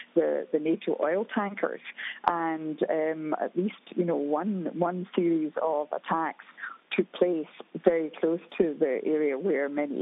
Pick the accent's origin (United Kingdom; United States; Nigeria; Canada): United Kingdom; Scotland; I come from Scotland